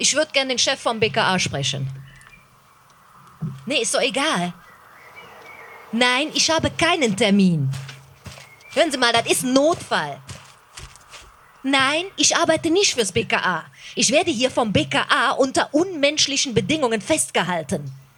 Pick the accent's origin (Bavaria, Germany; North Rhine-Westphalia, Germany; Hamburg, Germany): North Rhine-Westphalia, Germany; Cologne; Nee, ich komme aus Köln.